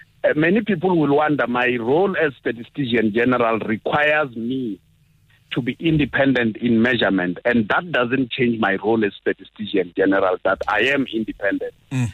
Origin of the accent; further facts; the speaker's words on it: Limpopo, South Africa; born there; when I talk to Capricorn listeners, I'm talking to my home people. That I was born in Mopani doesn't change the fact that I was born in Limpopo.